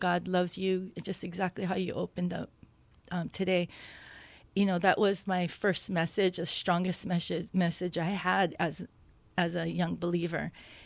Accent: Hawaii, United States; Grew up in Hawaii Kai, I grew up in Haleiwa, I grew up in Palolo, I grew up in Kahala as a child.

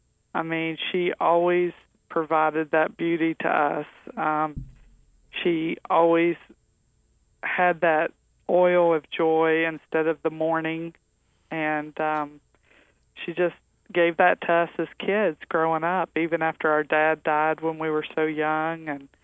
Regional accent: Winfield, West Virginia, United States; Well, I grew up in a little town that many of your listeners probably have never heard of, in Winfield, West Virginia. I'm a mountain mama.

